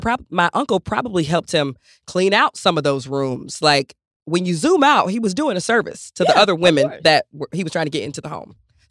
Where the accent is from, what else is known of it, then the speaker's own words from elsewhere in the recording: Georgia, United States; Because I'm from Georgia, so the story took place in Georgia.